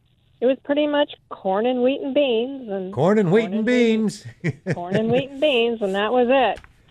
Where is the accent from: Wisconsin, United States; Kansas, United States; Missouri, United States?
Missouri, United States; I'm originally from Missouri